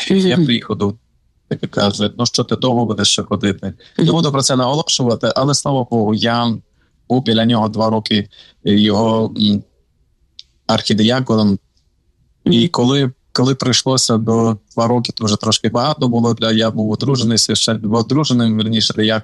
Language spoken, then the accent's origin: Ukrainian; Ivano-Frankivsk, Ivano-Frankivsk Oblast, Ukraine; Я родом Франківська.